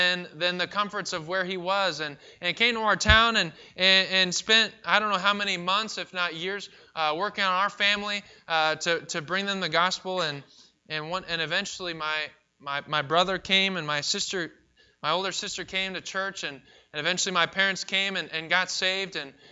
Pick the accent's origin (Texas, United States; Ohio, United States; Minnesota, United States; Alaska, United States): Alaska, United States; Seward; I was born and raised in Seward, Alaska, in a very small town.